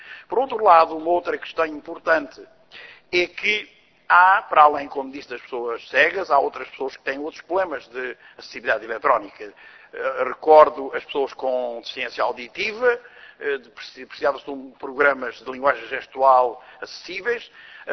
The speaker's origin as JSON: {"language": "Portuguese", "region": "Alentejo", "country": "Portugal", "said": "eu sou do Alentejo e de uma zona interior"}